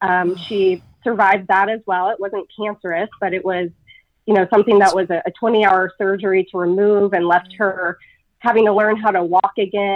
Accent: Austin, Texas, United States; So I am an Austin native, which you mentioned, which is today, I guess, kind of a rare breed.

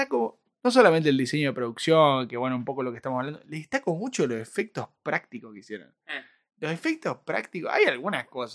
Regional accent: Corrientes, Argentina; Porque uno me escucha a mí y dice, mirá, tiene un acento diferente. ¿De dónde será? Soy de Corrientes.

